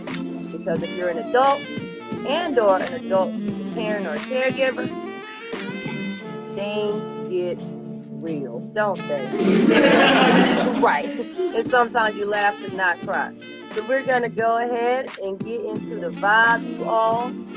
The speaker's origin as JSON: {"language": "English", "region": "the South", "country": "United States", "said": "Because, you know, we're from the South. We say thank you and yes, sir, and no, sir, and you're welcome all the time."}